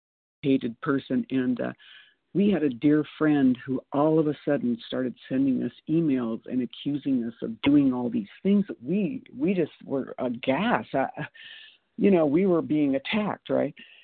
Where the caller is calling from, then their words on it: Boise, Idaho, United States; I'm from Boise, Idaho.